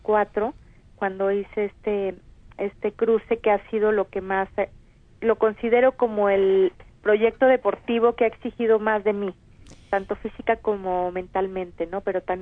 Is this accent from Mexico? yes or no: yes; Mexico; te puedo decir que en mi país, aquí en México